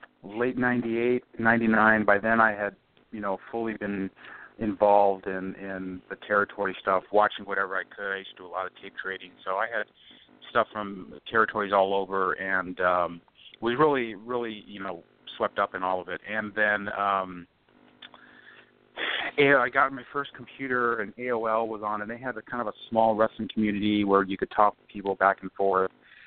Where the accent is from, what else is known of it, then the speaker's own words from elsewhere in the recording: Arizona, United States; I grew up in Arizona for the most part, moved here when we were 10 years old, and so as a result, not a hotbed for territory wrestling at all.